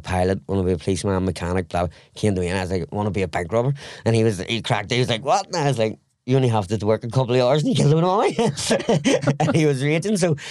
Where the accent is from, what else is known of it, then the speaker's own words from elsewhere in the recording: Bangor, Northern Ireland, United Kingdom; I'm from Barger in County Down, Northern Ireland